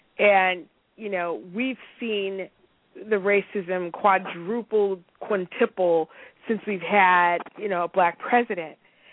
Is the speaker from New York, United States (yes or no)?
no; San Diego, California, United States; I grew up in San Diego.